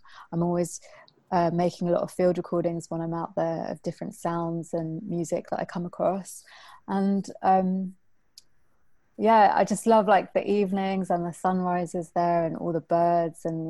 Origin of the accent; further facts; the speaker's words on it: London, United Kingdom; I'm born and raised in London, but my family's from Pakistan